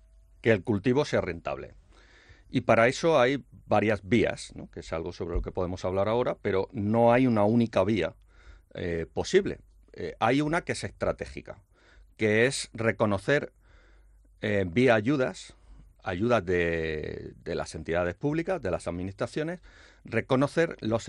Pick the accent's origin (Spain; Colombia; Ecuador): Spain; Andalusia; Yo, que no soy exactamente de Granada, pero sí pasaba por la Vega de Granada todos los veranos, cuando íbamos de mi pueblo de Jaén hasta las playas de Málaga